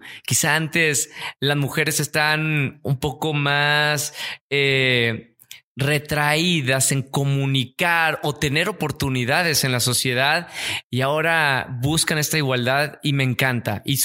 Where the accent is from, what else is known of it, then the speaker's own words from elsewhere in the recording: Monterrey, Nuevo León, Mexico; born there; A lo contrario que Monterrey, que yo nací rodeado de montañas.